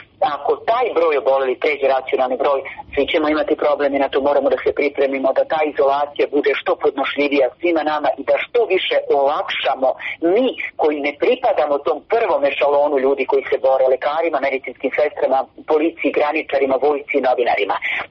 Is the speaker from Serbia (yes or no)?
no; Bosnia & Herzegovina; Kod nas u Bosni i Hercegovini sve se u desete